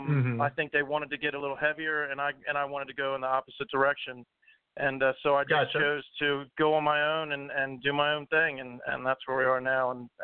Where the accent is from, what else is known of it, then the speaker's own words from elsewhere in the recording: Maryland, United States; also born or lived in New Jersey; Yeah, I grew up in Southern Maryland, and then I lived in Jersey when I got out of the military, and now I currently live in Pennsylvania.